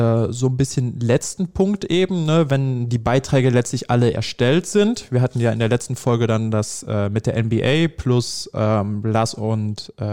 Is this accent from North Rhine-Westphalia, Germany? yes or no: yes; Heinsberg, North Rhine-Westphalia, Germany; ich komme aus der Region rund um Heinsberg